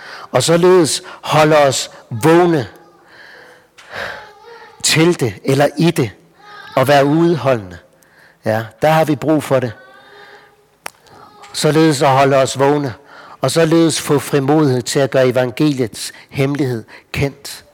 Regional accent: North Denmark Region, Denmark; Altså nu er vi jo i Vestjylland, og selv er jeg fra Nordjylland

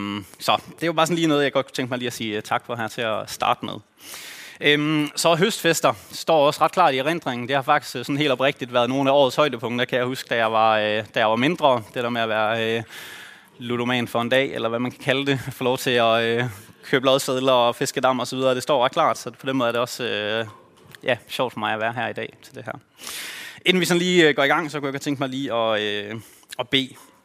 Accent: Ølgod, Region of Southern Denmark, Denmark; Jeg er vokset op her i Ølgod LM som barn.

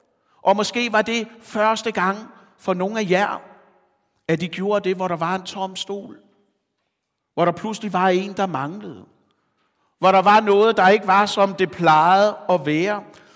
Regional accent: Zealand, Denmark; Min morfar, som man siger på Falster, hvor jeg kommer fra

